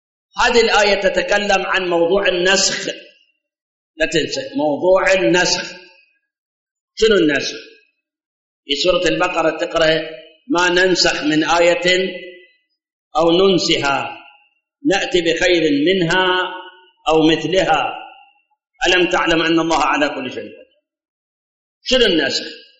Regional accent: Iraq; احنا عندنا بالعراق

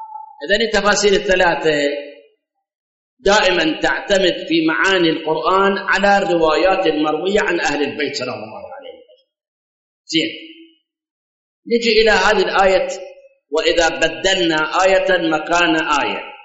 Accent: Iraq; احنا عندنا بالعراق

